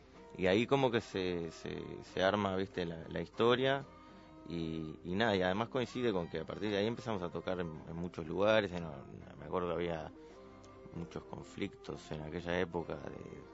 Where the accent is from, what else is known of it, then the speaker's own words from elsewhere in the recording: Uruguay; y Tobis, que somos uruguayos.